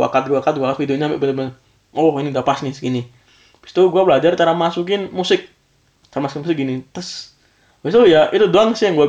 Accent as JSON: {"language": "Indonesian", "town": "Malang", "region": "East Java", "country": "Indonesia", "lives_now": "Bandung, Indonesia", "said": "Karena gue emang basicnya gue dari Malang, dari Jawa Timur gitu."}